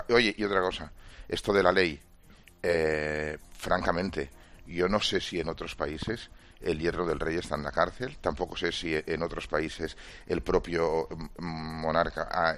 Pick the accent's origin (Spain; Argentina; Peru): Spain; Catalonia; yo soy catalán